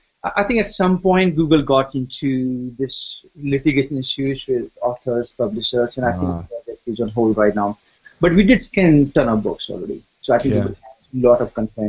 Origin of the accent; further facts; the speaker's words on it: North India, India; I grew up in India, north part of India. And I've been to all the public schools as I was growing up. And then I went to college called IIT Delhi. That's in Delhi.